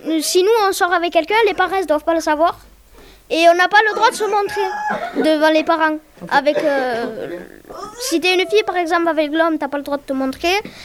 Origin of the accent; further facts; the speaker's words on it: Montpellier, Occitanie, France; je viens de Montpellier et j'ai 10 ans.